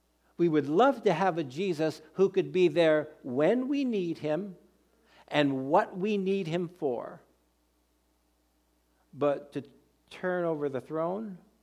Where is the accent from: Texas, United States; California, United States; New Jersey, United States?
New Jersey, United States; I'm from New Jersey, so I speak differently.